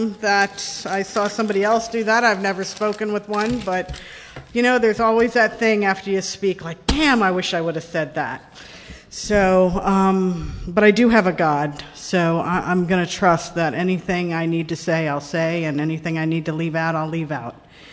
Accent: Fort Lauderdale, Florida, United States; I am from Fort Lauderdale, Florida, born and raised there.

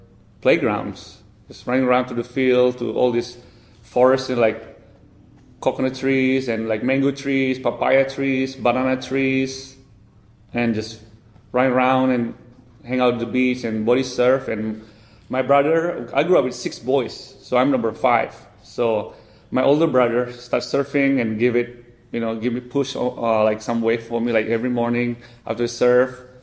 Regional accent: Kuta, Bali, Indonesia; I grew up in Kuta, where that's where my parents originally from Sulawesi. So they're both Chinese Sulawesi, and they moved to Bali, I think 1976. I was 1 year old and started a restaurant in Kuta.

